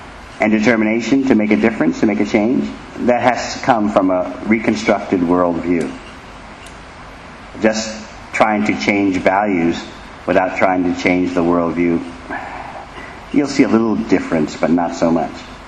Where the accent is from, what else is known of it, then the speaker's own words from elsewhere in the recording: New York, United States; I said, I'm a refugee from New York.